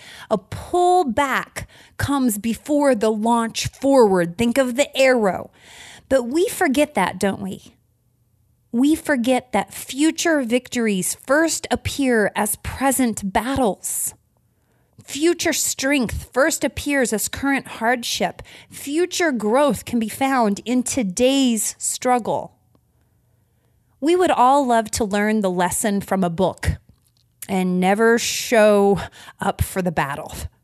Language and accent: English; Missouri, United States; little pit stop in Sikeston, Missouri. Shout out to Missouri girls. I am in your state right now. Oh, my home state. Good to be back home.